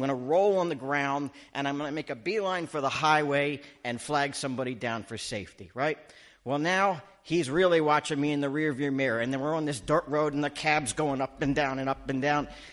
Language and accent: English; Canada; no, Canadian. I'm from Canada.